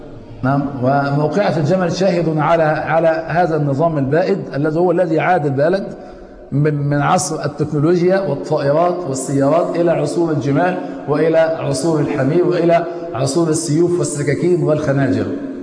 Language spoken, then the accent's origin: Arabic; Tanta, Gharbia, Egypt; وأنا من طنطا فقلت لعلي كنت على سفر بالأمس